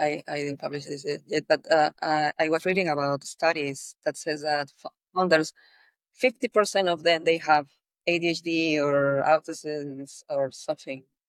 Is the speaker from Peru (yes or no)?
yes; Peru; So I come from Peru, from South America.